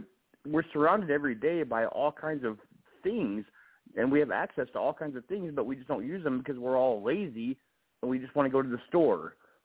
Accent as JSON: {"language": "English", "region": "Missouri", "country": "United States", "said": "In my state, it's no secret on your show that I'm from Missouri"}